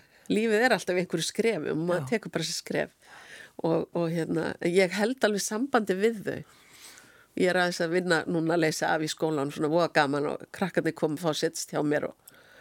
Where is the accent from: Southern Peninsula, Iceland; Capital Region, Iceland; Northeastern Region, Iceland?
Northeastern Region, Iceland; Akureyri; eins og ég alast upp á Akureyri, þá þetta verið alltaf öðruvísi. Akureyri er bara, var náttúrulega svo lítil bær